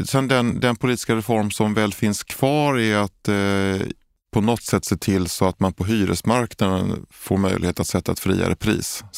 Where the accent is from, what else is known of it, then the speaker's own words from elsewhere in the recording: Skåne, Sweden; now in Stockholm, Sweden; jag kommer från Skåne och flyttade hit på 90-talet.